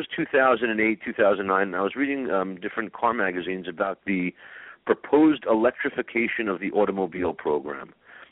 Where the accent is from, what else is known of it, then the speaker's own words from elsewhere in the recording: New York City, New York, United States; you know, I was born in Brooklyn, New York